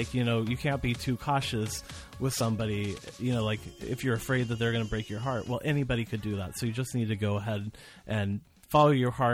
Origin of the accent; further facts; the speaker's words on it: Kansas City, United States; You know, we're both from the Kansas City area.